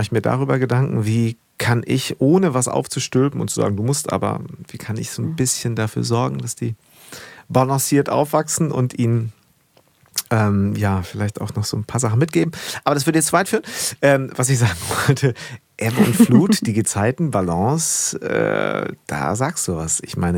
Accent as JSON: {"language": "German", "region": "Schleswig-Holstein", "country": "Germany", "tie": "born or raised there", "said": "Ich bin auch so ein Nordseekind. Ich bin groß geworden in Schleswig-Holstein tatsächlich. Und da war natürlich so in der Nähe zu Dänemark."}